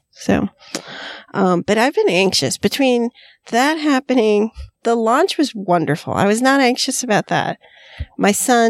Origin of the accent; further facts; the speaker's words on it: Florida, United States; I'm from Florida. That was very close to home.